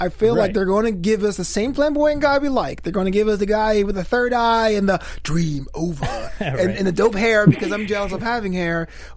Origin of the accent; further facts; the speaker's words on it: Brooklyn, New York, United States; I'm from Flatlands.